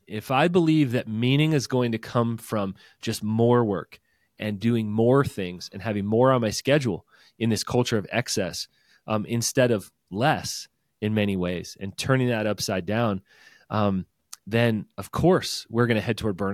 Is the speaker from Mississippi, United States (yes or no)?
no; Charlottesville, Virginia, United States; I grew up in Charlottesville, so university town there right next to Shenandoah National Park.